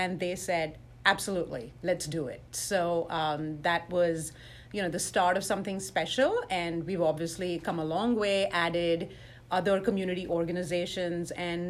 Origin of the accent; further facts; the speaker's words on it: India; now in United States; I'm from India originally.